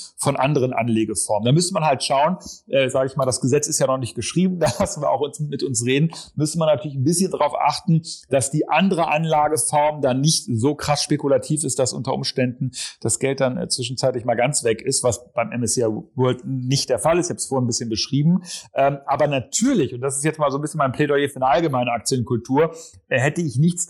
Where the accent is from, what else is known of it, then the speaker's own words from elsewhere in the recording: Northern Germany, Germany; Ich komme ja aus dem Norden, also Nordseeküste ist super.